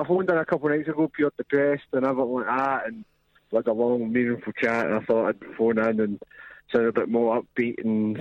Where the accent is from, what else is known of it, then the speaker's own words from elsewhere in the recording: Glasgow, Scotland, United Kingdom; Well, see, this is the thing. I'm from Glasgow, right?